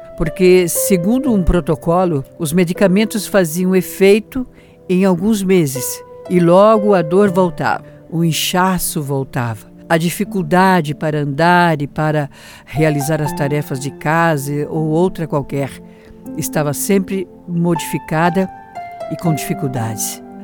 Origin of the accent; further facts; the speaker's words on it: Joinville, Santa Catarina, Brazil; born there; nasci em Joinville